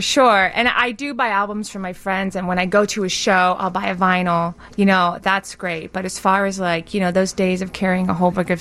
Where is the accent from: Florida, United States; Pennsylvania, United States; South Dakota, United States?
Florida, United States; Gainesville; I'm from Gainesville, Florida.